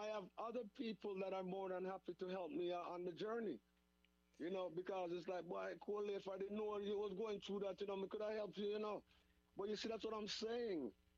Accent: Jamaica; So now, I come to, and I'm letting everybody know, as a Jamaican and as a black man, it's okay.

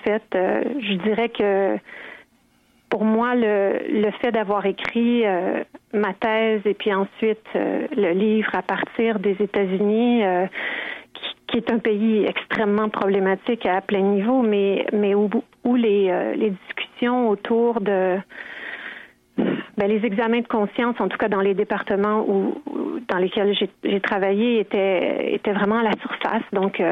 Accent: Quebec, Canada; J'ai grandi au Québec.

